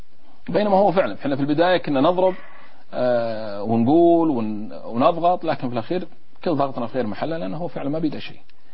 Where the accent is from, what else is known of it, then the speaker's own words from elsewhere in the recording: Najd, Saudi Arabia; ولا بالأخير أنا من نجد يعني